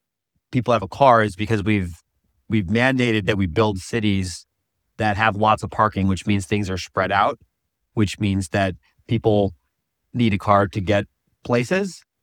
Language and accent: English; Phoenix, Arizona, United States; You know, my story is I grew up in Phoenix in the burbs.